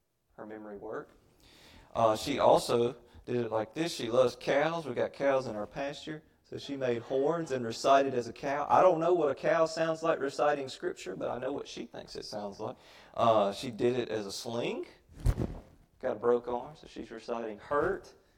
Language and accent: English; Mississippi, United States; accent: Mississippi; anything you need me to interpret because of my Mississippi accent?